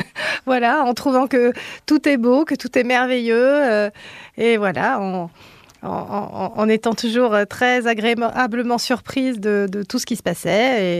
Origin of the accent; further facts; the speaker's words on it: Lyon, Auvergne-Rhône-Alpes, France; born there; donc moi je suis née à Lyon, à Gerland, donc ça collait bien.